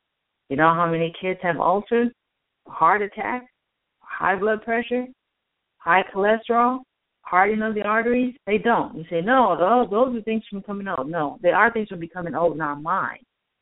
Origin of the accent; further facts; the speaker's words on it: California, United States; And yes, I'm a Californian, a Southern Californian, and a Valley girl.